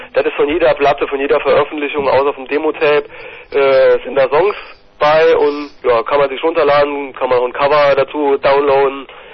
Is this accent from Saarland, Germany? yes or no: yes; Saarland, Germany; also bei uns im Saarland dann endlich mal